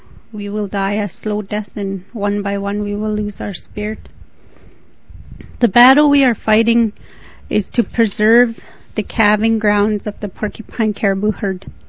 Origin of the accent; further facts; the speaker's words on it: Old Crow, Yukon, Canada; I'm Vantatguchin from Old Crow, Yukon, here in Canada.